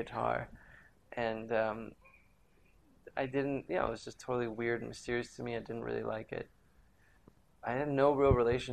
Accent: Caracas, Capital District, Venezuela; I grew up in Venezuela, in Caracas, Venezuela

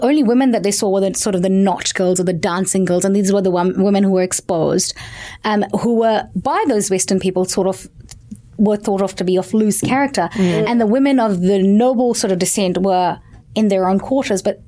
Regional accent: Pakistan; I come from Pakistan

